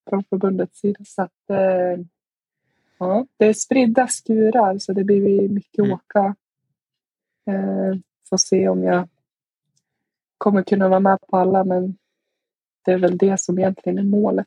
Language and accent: Swedish; Gävle, Gävleborg County, Sweden; Jag är från Gävle.